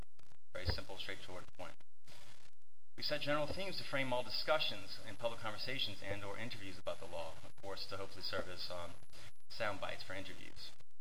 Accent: New Orleans, Louisiana, United States; I am from New Orleans, I'm a New Orleans native, and I am a Cajun.

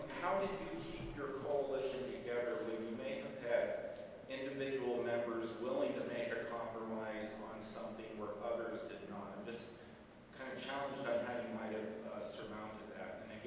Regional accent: Arizona, United States; I'm from Arizona, and I think it's safe to say we have a rather unique legislature compared to the rest of the nation.

